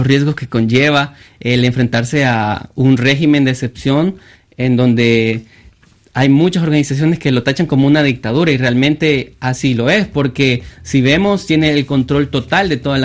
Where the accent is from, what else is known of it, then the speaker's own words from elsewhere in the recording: Soyapango, San Salvador, El Salvador; Entonces yo vengo de Soyapango, conozco la situación.